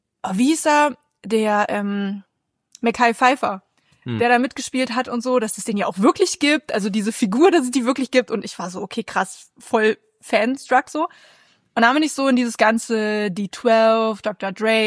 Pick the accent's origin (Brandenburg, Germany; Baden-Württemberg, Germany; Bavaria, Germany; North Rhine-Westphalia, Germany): Brandenburg, Germany; Und ich kam halt, oder ich komme aus Brandenburg. Das heißt, Berlin war nicht so weit weg.